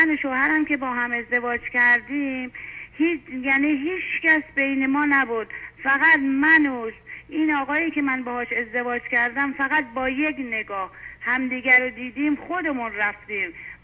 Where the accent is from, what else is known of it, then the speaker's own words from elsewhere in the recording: Mashhad, Razavi Khorasan, Iran; من خودم مشهدیم، من بچه مشهدم،